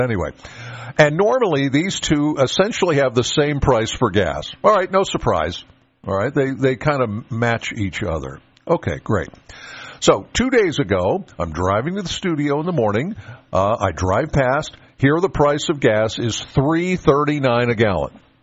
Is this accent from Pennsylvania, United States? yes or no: yes; Penns Valley, Pennsylvania, United States; All right, I'm from Penns Valley.